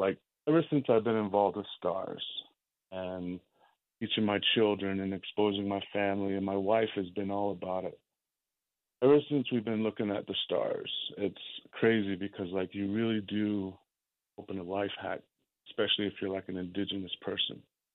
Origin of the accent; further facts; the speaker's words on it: Shiprock, New Mexico, United States; I grew up in, I was born in Shiprock, New Mexico. I'm half Diné and I'm half Oglala.